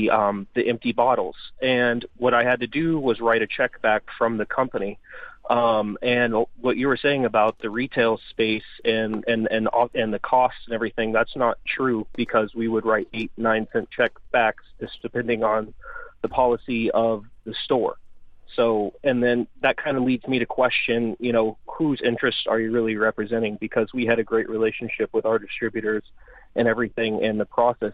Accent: Iowa, United States; I'm from Iowa, where we have the redemption, and I worked as an intern for a microbrewery in Iowa

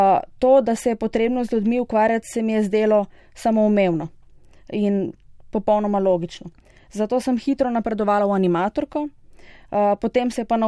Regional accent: Begunje pri Cerknici, Littoral–Inner Carniola, Slovenia; Glede na to, da sem iz Begunj pri Cerknici

